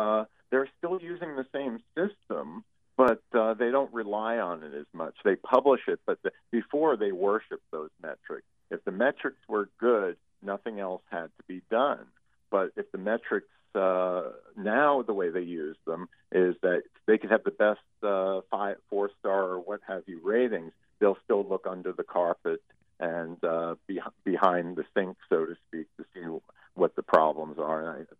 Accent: New York City, New York, United States; sort of like myself. I'm from New York City

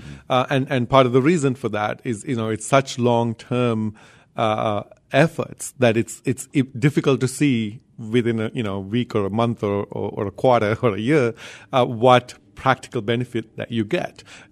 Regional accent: Sri Lanka; I grew up in Sri Lanka, mm-hmm. Developing country with, even today, not a single professional astronomer.

